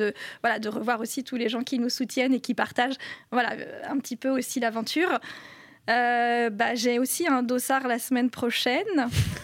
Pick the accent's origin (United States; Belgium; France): France; Centre-Val de Loire; on est originaire de l'Indre et du coup, voilà, on fait partie du club là-bas.